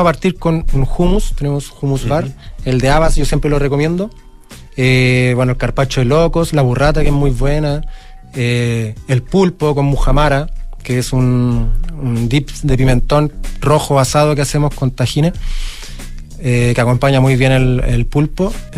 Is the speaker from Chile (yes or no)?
yes; Chile; yo en realidad no soy árabe, soy chileno, digamos.